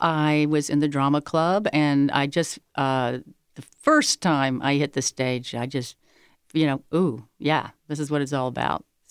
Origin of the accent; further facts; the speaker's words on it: Michigan, United States; born there; also born or lived in Ohio / Indiana; I was born in Michigan and actually then moved to Ohio and then Indiana. And we ended up down here when I was about 13.